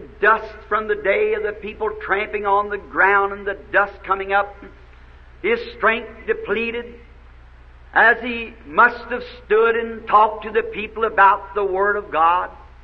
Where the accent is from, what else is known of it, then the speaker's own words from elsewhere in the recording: the South, United States; that I'm a Southerner, slow to begin with.